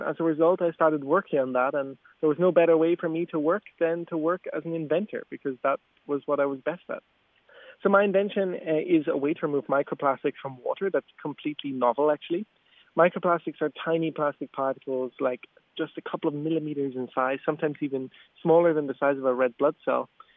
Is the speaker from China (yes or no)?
no; Ballydehob, Munster, Ireland; I'm from West Cork, Ballydehob, and really what I loved for a very long time there was just exploring the wilderness, being out in the environment and enjoying the nature.